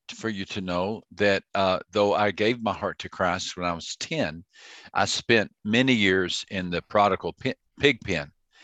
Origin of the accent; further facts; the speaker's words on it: Texas, United States; I grew up in Texas. So I wanted to go either to Texas Tech or University of Texas.